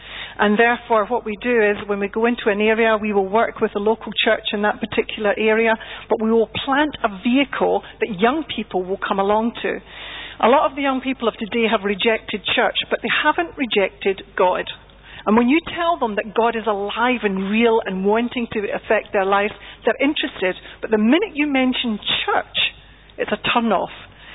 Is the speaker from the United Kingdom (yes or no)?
yes; Scotland, United Kingdom; now in England; you can tell from my accent that I'm Scottish, can't you? Yes. I come from north of the border.